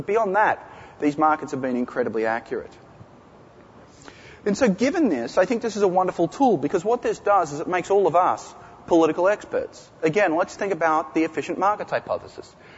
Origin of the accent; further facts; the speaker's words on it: Australia; Hey, I'm from Australia. You guys can bag me easily.